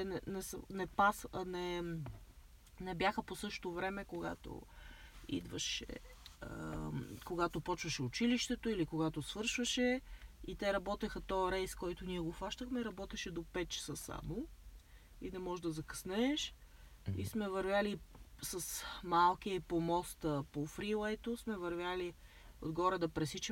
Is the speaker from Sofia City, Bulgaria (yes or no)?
yes; Sofia, Sofia City, Bulgaria; И там съм пораснала и аз съм много се гордея с това, че съм израснала в София. Аз съм се вода като столичанка.